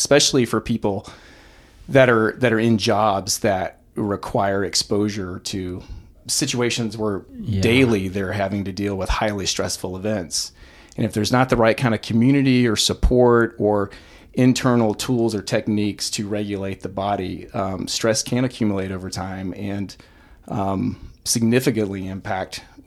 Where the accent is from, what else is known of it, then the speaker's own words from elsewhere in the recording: Atlanta, Georgia, United States; I grew up in Atlanta, Georgia. So okay. City boy from the South originally.